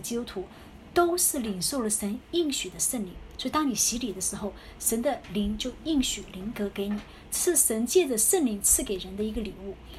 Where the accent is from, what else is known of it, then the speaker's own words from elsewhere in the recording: Guangdong, China; 我是在广东长大的